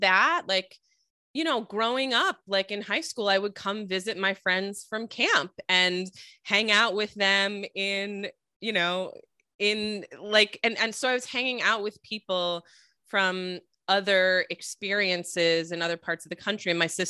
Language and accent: English; Midwest, United States; And then we grew up in the Midwest, but they wanted us to have exposure to people from other parts of the country.